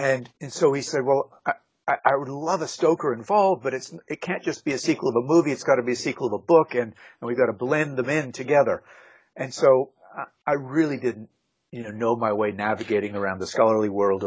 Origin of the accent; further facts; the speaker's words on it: Montreal, Quebec, Canada; growing up in Montreal, Canada.